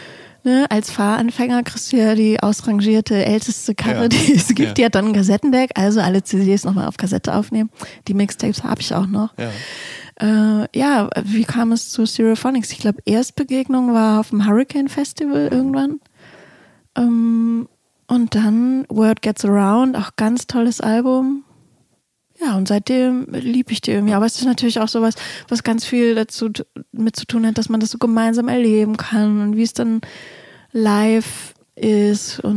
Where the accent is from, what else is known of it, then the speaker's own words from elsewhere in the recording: Hamburg, Germany; ich bin ja als Hamburgerin auch, ich bin ganz klar zum Beispiel mit FC St. Pauli sozialisiert